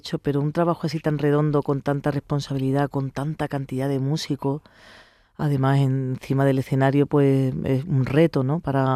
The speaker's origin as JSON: {"language": "Spanish", "region": "Andalusia", "country": "Spain", "said": "es un día muy especial para todos los andaluces y yo amo mi tierra, tú lo sabes, yo soy una enamorada de lo nuestro, de nuestra tierra, de nuestras raíces."}